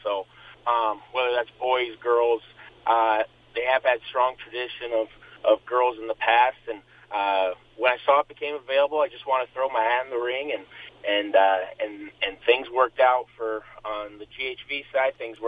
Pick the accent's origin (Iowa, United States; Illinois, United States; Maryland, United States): Iowa, United States; Clarion; I'm originally from Clarion. I currently reside in Clarion. That's where I work my full time job.